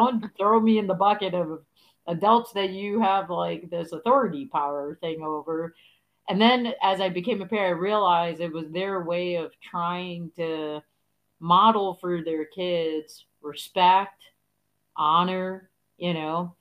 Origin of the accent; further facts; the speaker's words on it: New York City, New York, United States; moved away as an adult; I'm originally from New York City, and I never grew up around New York City kids that said, yes, ma'am, no, sir, to their mom and dad